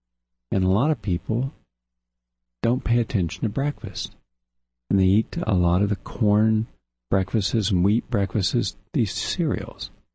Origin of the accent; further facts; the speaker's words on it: West Virginia, United States; in the small community I grew up in West Virginia, we didn't have a model